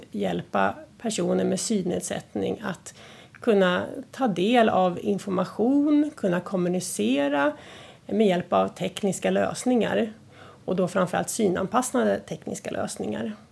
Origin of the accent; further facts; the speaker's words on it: Stockholm, Stockholm County, Sweden; now in Hälsingland, Sweden; i grund och botten så är jag från Stockholm och det brukar höras med min dialekt. Även om den är lite blandad med lite hälsingemål. För det är där jag bor i dagsläget då, i Hälsingland.